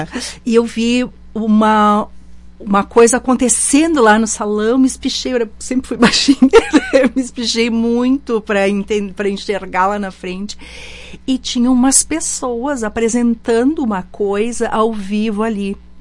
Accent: Nova Prata, Rio Grande do Sul, Brazil; now in Caxias do Sul, Brazil; Eu venho de Nova Prata.

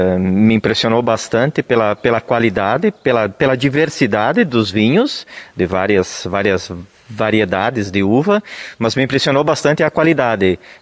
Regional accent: Lagoa Vermelha, Rio Grande do Sul, Brazil; Sim, eu sou natural aqui de Lagoa Vermelha … sou natural aí da Campina, do sítio do Erval.

